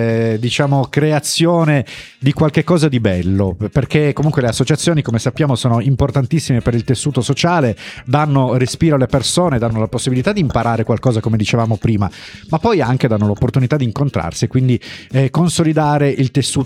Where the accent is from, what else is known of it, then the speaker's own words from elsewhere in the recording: Nichelino, Piedmont, Italy; anch'io sono di Nichelino. Ecco, tutte le volte devo venire da Nichelino fino a qua a Torino